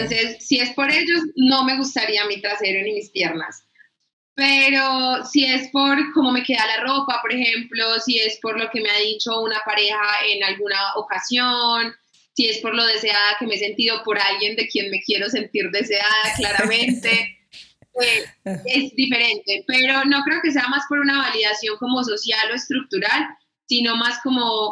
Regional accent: Medellín, Antioquia, Colombia; also born or lived in Cartagena / Valle del Cauca; Soy una mujer afrofeminista, nací en Cartagena, pero vivo en Medellín desde que tengo, no sé, como 7 años más o menos. También viví en el Valle del Cauca un tiempo. Mi mamá es de Bolívar y mi papá es de San Basilio de Palenque.

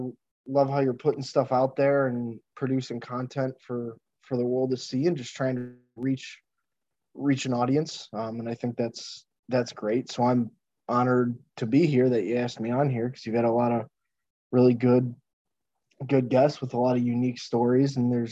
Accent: Parma, Ohio, United States; So I grew up in Parma, went to St. Charles for grade school, right over on Ridge Road

